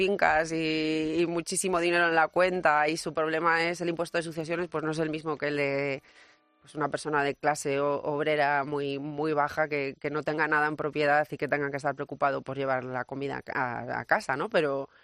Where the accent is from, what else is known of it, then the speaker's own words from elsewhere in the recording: Ponferrada, Castile and León, Spain; Bueno, es una ciudad de 60.000 habitantes, pero bueno, en mi lugar natal.